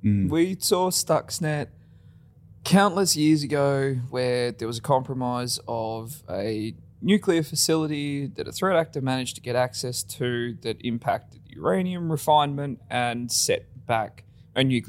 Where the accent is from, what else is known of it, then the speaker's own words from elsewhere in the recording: Perth, Western Australia, Australia; Growing up in Perth, it's a pretty important topic.